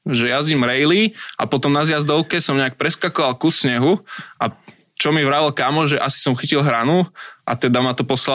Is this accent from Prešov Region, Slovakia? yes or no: no; Liptovský Mikuláš, Žilina Region, Slovakia; Tým, že som z Mikuláša, tak vlastne to jasne som mohol chodiť